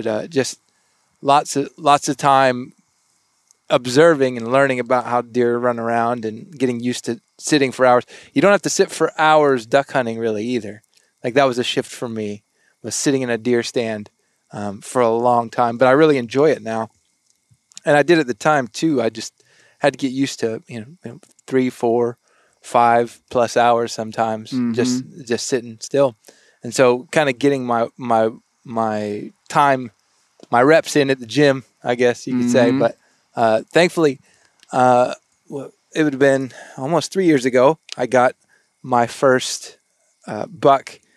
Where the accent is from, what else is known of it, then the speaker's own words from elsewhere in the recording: Texas, United States; I grew up in South Texas in the duck blinds.